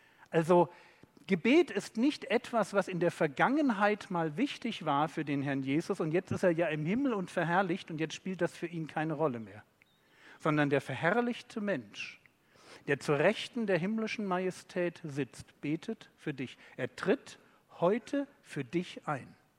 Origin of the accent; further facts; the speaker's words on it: Berlin, Germany; Aber ich bin Berliner. Okay, Berliner sind immer ein bisschen direkter.